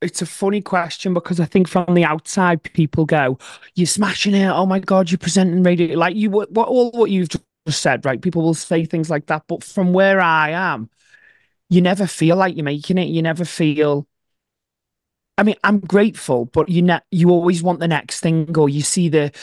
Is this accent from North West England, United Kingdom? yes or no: yes; Halewood, North West England, United Kingdom; because I grew up in Halewood and I know Liverpool